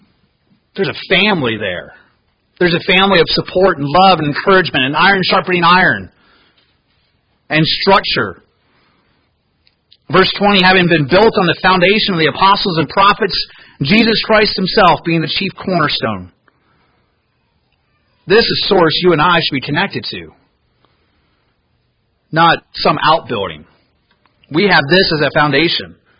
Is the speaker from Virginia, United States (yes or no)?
no; Cincinnati, Ohio, United States; And growing up in Cincinnati, they have this one theme park there that's very well known.